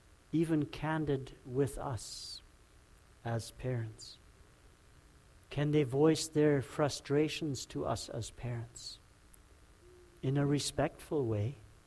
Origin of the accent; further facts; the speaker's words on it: Manitoba, Canada; I remember growing up in Manitoba when I started working the field at first.